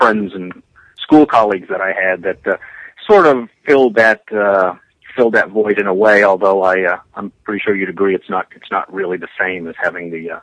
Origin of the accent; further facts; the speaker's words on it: Brunswick, Maine, United States; born there; now in Texas, United States; I am actually, although I live in Texas now, I was born in Maine. I was born in Brunswick, Maine, actually, which is on the coast in the southern part of Maine.